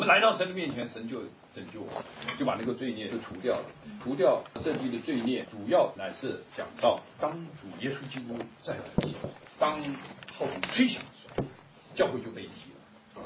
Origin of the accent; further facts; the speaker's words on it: China; 如果让我们中国人的话是不行啊